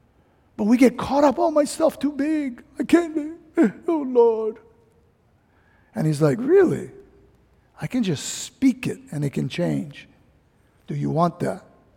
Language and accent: English; Kalihi, Hawaii, United States; Believe me, I never was one kid growing up in Kalihi going, oh, when do I go in Israel, cuz?